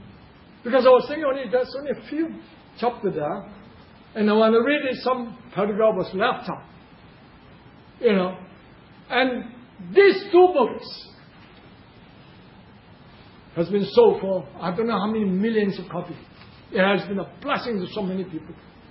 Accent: Philippines; Let me know, I'm Filipino, but I say hello, hello.

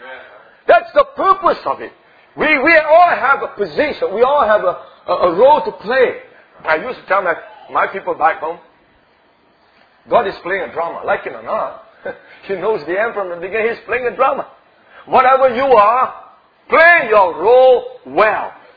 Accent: Singapore; English is a second language; I'm a Singaporean, I have heard a hillbilly preacher preaching

